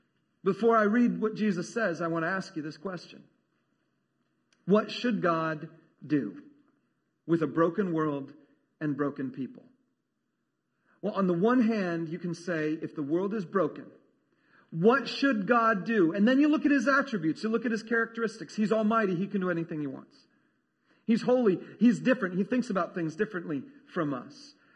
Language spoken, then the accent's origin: English; California, United States; When I was a kid, I was raised in California, and Coke cans and bottles in California have this phrase printed on the side of them that says California redemption value.